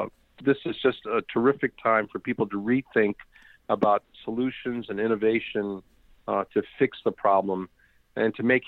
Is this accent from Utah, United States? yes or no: no; District of Columbia, United States; also born or lived in India; And I grew up in the Washington, D.C. area, became a surgeon